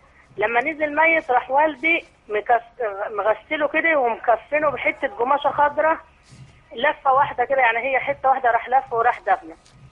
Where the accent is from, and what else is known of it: Egypt